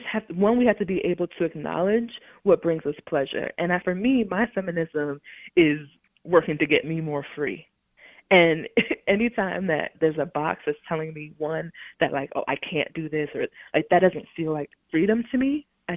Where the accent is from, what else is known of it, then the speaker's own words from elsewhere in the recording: Long Island, New York, United States; Well, first I want to say I grew up on Long Island, New York.